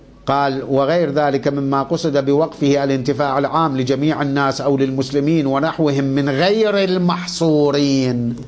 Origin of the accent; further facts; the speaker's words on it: Iraq; الحصير نوعان احنا كان عندنا بالعراق